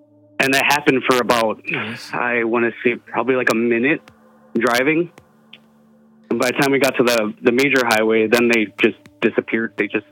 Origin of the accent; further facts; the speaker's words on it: Stevens Point, Wisconsin, United States; And like I was born and raised in Stevens Point, so like I know this town. I've been around here. I've been throughout the whole state of Wisconsin